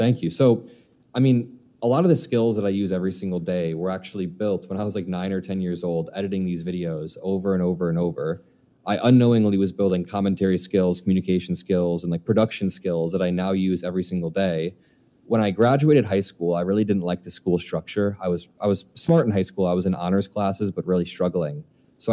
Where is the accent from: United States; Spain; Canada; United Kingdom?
United States; Indiana; So I grew up in Indiana and the Iowa caucuses were going on.